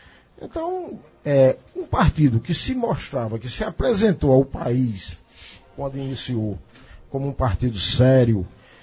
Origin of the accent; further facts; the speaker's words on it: Northeast Region, Brazil; eu sou brasileiro, nordestino, sertanejo da minha terra, né?